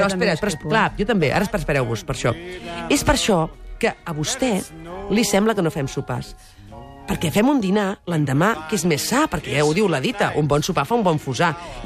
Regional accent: Catalonia, Spain; Ja saps com som els catalans.

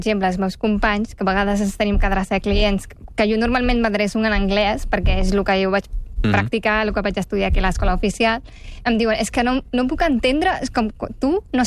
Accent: Catalonia, Spain; som catalans i ens sentim amb la mateixa identitat que qualsevol català, encara que tinguéssim diferents orígens

